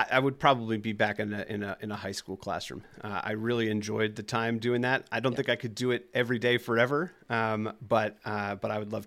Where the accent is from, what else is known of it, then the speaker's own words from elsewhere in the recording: New Jersey, United States; I've been noticing, I'm from New Jersey, and I've been noticing a couple of words that come out that make me sound like New Jersey